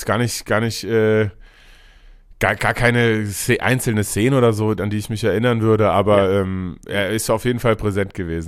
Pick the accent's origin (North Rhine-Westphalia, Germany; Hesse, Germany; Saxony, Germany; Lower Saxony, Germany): Hesse, Germany; Massenheim; aber ich komme tatsächlich aus Massenheim.